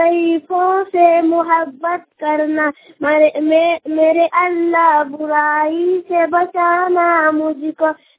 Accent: Banwari, Jharkhand, India; ग्राम वनवाड़ी, गोड्डा जिला की रहने वाली हूँ।

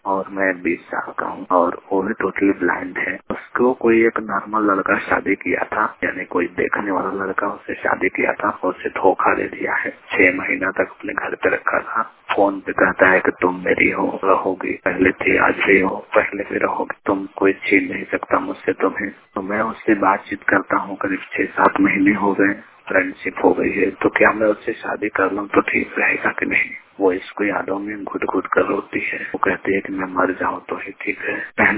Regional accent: Mirzapur, Uttar Pradesh, India; मैं जिला मिर्जापुर उत्तर प्रदेश का रहने वाला हूँ

